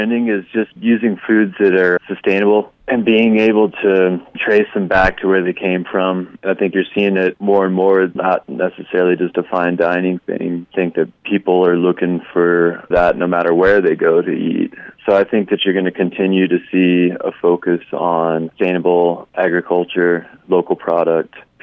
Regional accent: Nashville, Tennessee, United States; I grew up in Nashville, Tennessee, so I definitely have that connection to the South and really enjoy that type of cuisine.

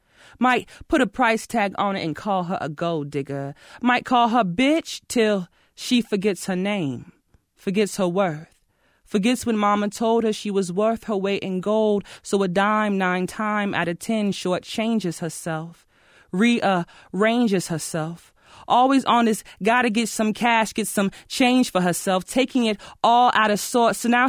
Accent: Charlotte, North Carolina, United States; Like, I'm from Charlotte, and, like, our slam team last year, Slam Charlotte, was 100% male

